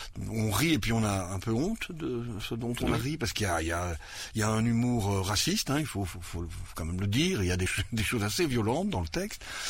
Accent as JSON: {"language": "French", "country": "Belgium", "tie": "born or raised there", "said": "Moi, je suis né en Belgique, j'ai été éduqué, élevé dans l'école officielle belge."}